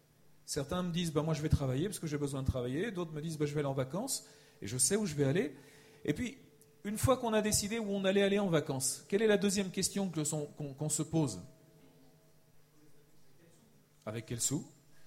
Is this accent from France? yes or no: yes; Brittany, France; moi, je suis breton et le désert, je ne suis pas trop habitué. Je connais les monts d'Arrée un peu